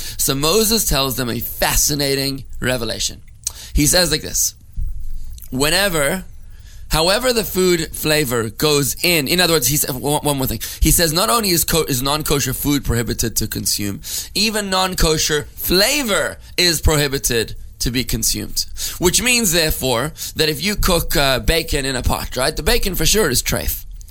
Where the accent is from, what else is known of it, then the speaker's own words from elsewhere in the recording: South Africa; I mean, I'm from South Africa